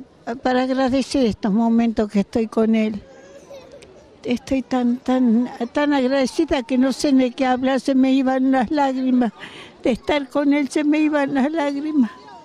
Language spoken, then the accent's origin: Spanish; Argentina; Somos argentinos.